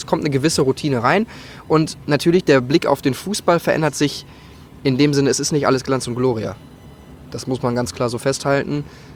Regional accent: Hamburg, Germany; Ich bin ja, aus Hamburg.

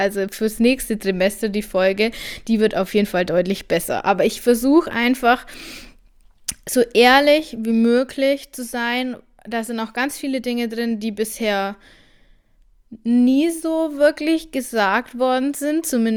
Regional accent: Bavaria, Germany; wie man bei uns in Bayern sagt

